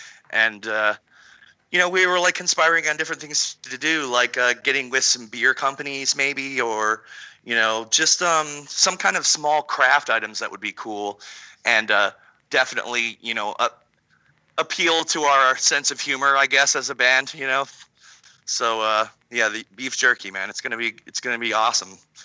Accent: Detroit, Michigan, United States; And you know, we're from Detroit, so of course

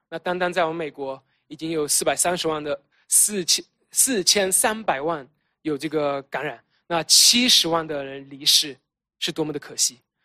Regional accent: China; 我们中国人我们大陆比较喜欢用的是110多米

